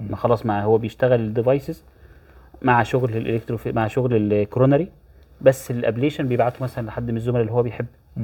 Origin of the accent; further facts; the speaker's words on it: Egypt; انا بصراحه شايف ان احنا الحمد لله ان ده مش عندنا في مصر